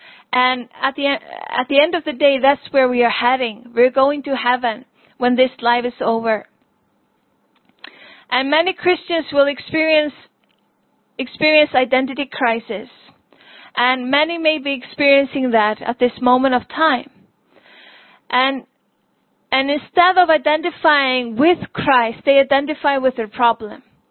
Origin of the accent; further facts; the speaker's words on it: Iceland; English is a second language; won't take me a long time to correct people and say, no, I'm from Iceland.